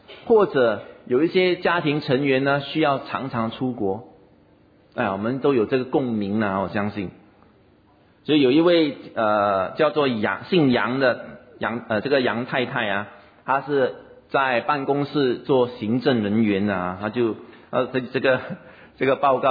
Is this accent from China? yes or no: no; Singapore; 2015年一个政府单位的一个调查就说到我们新加坡人有多忙啊